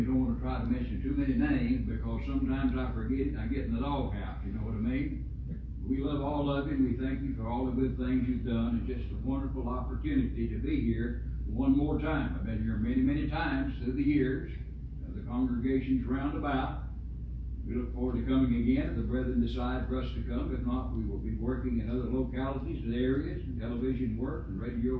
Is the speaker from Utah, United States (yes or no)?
no; Liberty, Kentucky, United States; We have a radio program at Liberty, Kentucky, my hometown